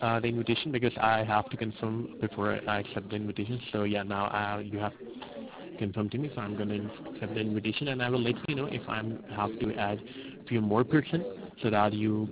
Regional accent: Turkey; I'm from Turkey. I completed my master's and bachelor's from New York University.

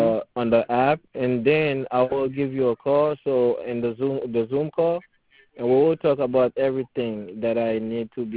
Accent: Haiti; I'm from Haiti.

